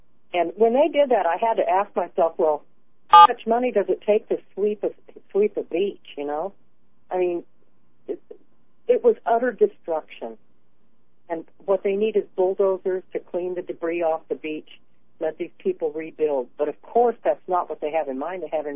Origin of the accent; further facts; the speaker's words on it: Los Angeles, California, United States; we come from Los Angeles, and we've always been very ecology-minded